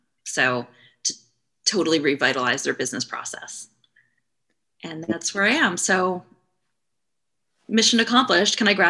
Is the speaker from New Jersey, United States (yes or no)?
no; New York, United States; I come from New York. And I live in New York